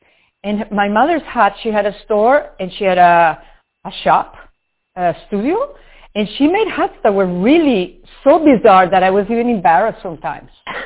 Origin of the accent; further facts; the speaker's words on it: Bogota, Bogotá, Colombia; now in New York, United States; Imagine Midtown here. Imagine two blocks from MoMA. That's where I grew up in Bogota.